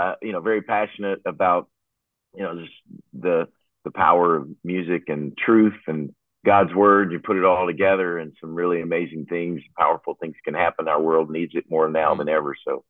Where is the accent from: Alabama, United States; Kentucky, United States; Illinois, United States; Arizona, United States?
Kentucky, United States; Paducah; Well, I grew up in Kentucky. Not too far from Memphis, Paducah, Kentucky, Western Kentucky.